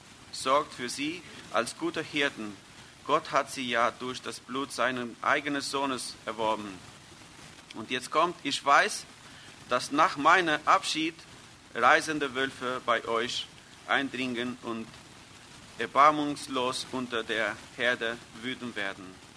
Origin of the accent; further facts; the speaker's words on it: Albania; German is a second language; Bei uns in Albanien ist ein Sprichwort, ich weiß nicht, vielleicht ist es auf Deutsch